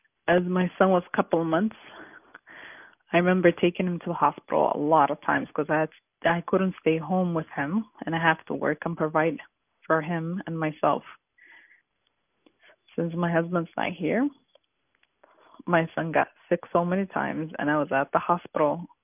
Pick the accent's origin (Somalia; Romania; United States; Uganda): Somalia; I'm originally from Somalia, and my husband's from Somalia.